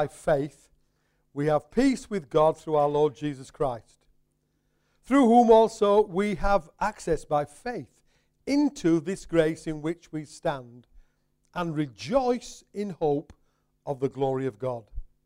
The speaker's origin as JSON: {"language": "English", "region": "Yorkshire and the Humber", "country": "United Kingdom", "lives_now": "London, United Kingdom", "said": "I've been in London for a while. But it's down south somewhere, being a Yorkshireman, don't bother me."}